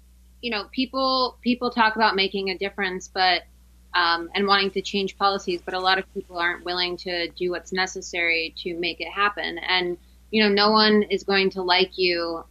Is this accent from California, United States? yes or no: no; Arizona, United States; also born or lived in Florida; Well, I grew up in Arizona. I'm 24 years old, and I went to school in Florida.